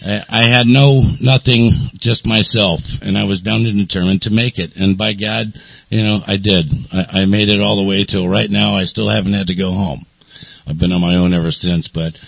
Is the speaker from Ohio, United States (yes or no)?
no; San Diego, California, United States; Yeah, I'm from San Diego. I grew up here most of my life. There's about 5 years that I wasn't here in other states.